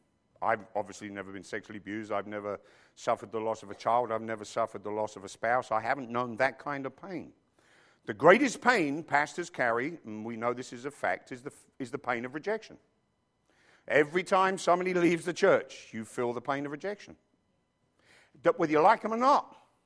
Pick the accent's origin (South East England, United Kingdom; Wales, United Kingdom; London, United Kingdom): London, United Kingdom; born there; it doesn't matter that I was born in Neasden, London. It doesn't matter that I came from 155 Tamford Avenue, Neasden, London, Northwest 27SR.